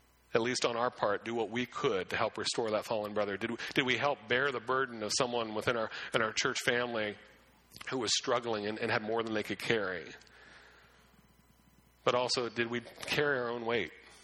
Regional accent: Pennsylvania, United States; Growing up in Western PA, but living away and then coming back, Western PA, we're very good at helping other people

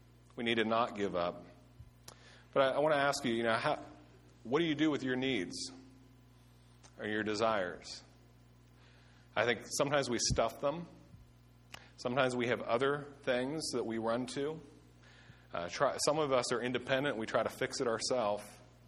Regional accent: Pennsylvania, United States; I grew up in Western PA, so I can say this.

